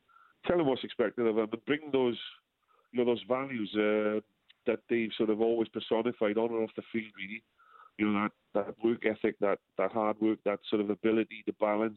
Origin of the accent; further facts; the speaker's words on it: Wales, United Kingdom; I being a bit old school as a Welshman, I used to give him nicknames.